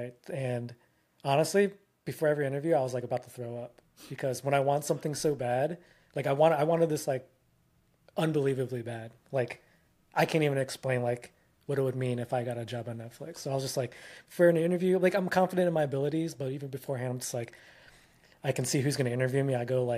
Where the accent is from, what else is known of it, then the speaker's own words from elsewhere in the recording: Philippines; Like growing up, like my parents, obviously I'm Filipino.